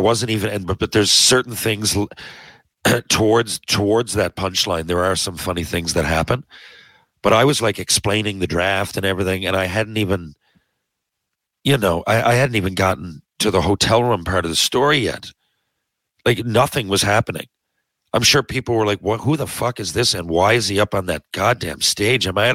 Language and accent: English; Newfoundland and Labrador, Canada; You know, I'm some dude from Newfoundland that's got a mic